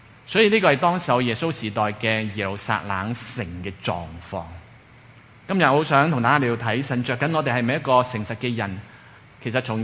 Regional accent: Guangdong, China; 但系我哋广东人有一句说话呢，就系咁讲

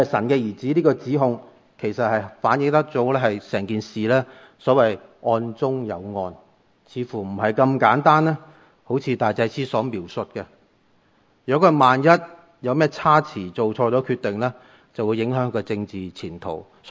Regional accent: Hong Kong

